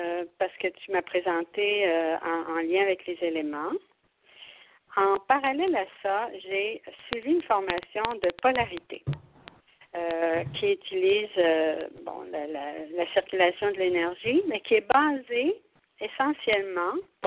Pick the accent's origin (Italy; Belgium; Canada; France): Canada; Quebec; born there; Et étant née en Gaspésie, c'est mon pays d'origine, c'est mon petit coin de pays d'origine, je suis née sur une petite ferme